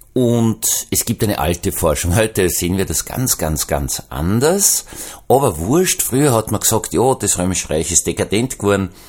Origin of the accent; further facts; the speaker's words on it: Austria; Jetzt darf ich als Österreicher sagen